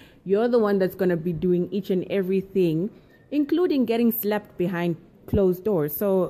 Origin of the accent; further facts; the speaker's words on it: Zambia; I'm actually a foreigner. I'm Chewa. I'm from Zambia.